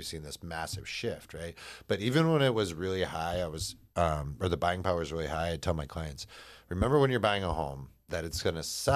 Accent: Portland, Oregon, United States; the people that I help in my hometown of Portland, because it's kind of this like hipster thing, which I can go with. I mean, I got a man bun and I'm from here.

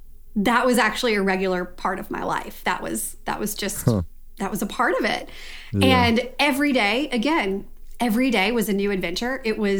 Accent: Louisiana, United States; But I'm from Louisiana. I grew up in North Louisiana. I live outside of New Orleans now.

